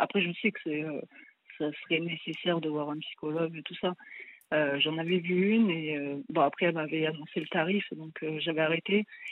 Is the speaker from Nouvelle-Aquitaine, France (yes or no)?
yes; Libourne, Nouvelle-Aquitaine, France; Enfin, je suis pas de Bordeaux, je suis côté, on va dire, Libourne.